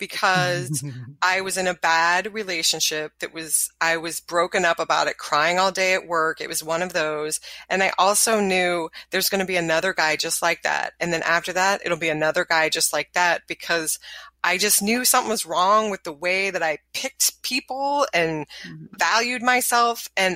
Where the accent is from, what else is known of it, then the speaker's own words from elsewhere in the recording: the South, United States; maybe because I grew up in the South, and the notion of telling stories, talking about what's actually happening, that was very frowned upon.